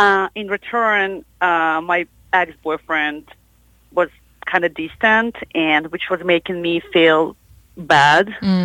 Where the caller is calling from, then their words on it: Nashville, Tennessee, United States; Hey, I'm calling from Nashville. It's raining here, so I'm taking a little break from exploring.